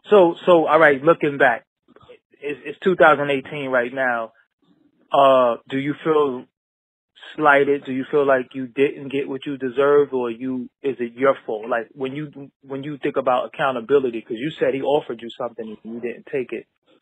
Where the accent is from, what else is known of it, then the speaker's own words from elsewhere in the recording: New York, United States; Me growing up in New York, I was like, man, this shit whack.